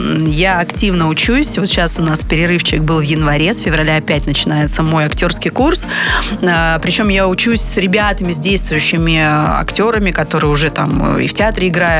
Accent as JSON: {"language": "Russian", "region": "Khanty-Mansi Autonomous Okrug", "country": "Russia", "said": "Ну, естественно, я из Ханты-Мансийского округа."}